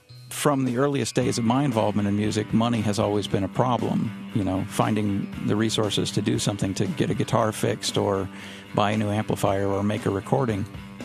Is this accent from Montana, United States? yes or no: yes; Montana, United States; now in Chicago, United States; I grew up in Montana on a mountain in an area called Grant Creek. My upbringing was largely rural, hunting, fishing, the great outdoors, distance from other people, that sort of thing.